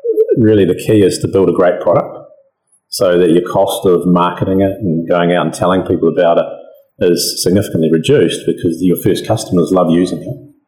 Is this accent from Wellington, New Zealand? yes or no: no; Christchurch, Canterbury, New Zealand; Yeah, so I loved growing up in Christchurch. Cool place.